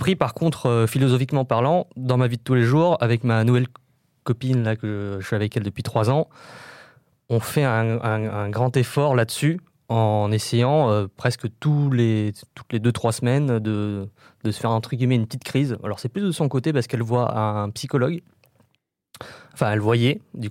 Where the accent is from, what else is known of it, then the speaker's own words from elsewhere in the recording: France; born there; je suis d'origine vietnamienne. Enfin, je suis né en France, mais mes parents sont vietnamiens.